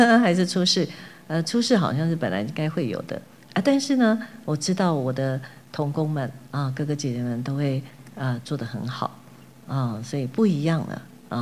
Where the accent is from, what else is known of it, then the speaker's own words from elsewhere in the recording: Kaohsiung, Taiwan; 我小时候在高雄，我们家就没有在关门的